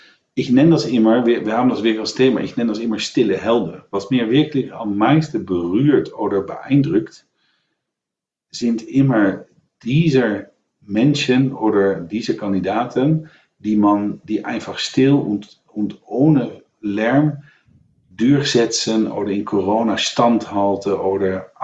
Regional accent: London, United Kingdom; German is a second language; Weil ich komme aus London

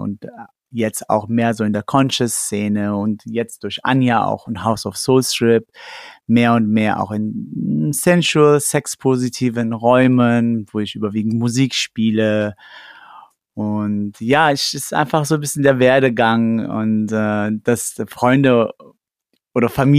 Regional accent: Cologne, North Rhine-Westphalia, Germany; ich bin gebürtiger Kölner. Meine Eltern kommen aus dem Iran. Ich bin in Köln aufgewachsen, zur Grundschule gegangen, habe auch da die Universität besucht.

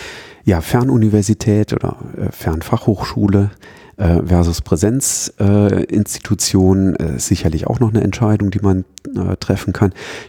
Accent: North Rhine-Westphalia, Germany; ich komme ja jetzt aus der Aachener Gegend

